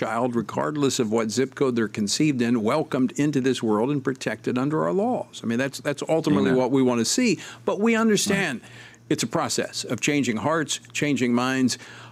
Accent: Louisiana, United States; My home state of Louisiana is a perfect example

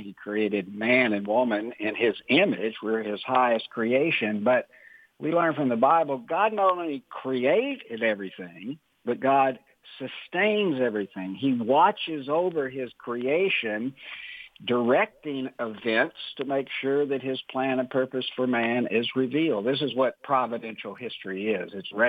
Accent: Tennessee, United States; I grew up in the South in Tennessee, grew up in the church like a lot of people did

